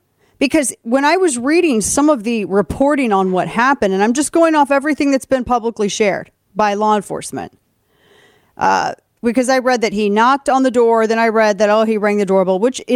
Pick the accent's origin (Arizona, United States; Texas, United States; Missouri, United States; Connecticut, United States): Missouri, United States; this is out of my home state of Missouri.